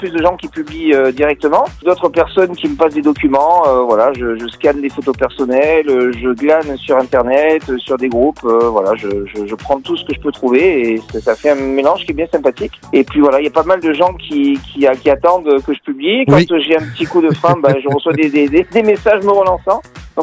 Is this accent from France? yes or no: yes; Saint-Martin-Vésubie, Provence-Alpes-Côte d'Azur, France; now in Isola, France; Moi aujourd'hui j'habite dans la Tiné à Isola Village, mais je suis passé par Oron, par Saint-Étienne, voilà, donc j'ai grandi à Saint-Martin-Vésubie.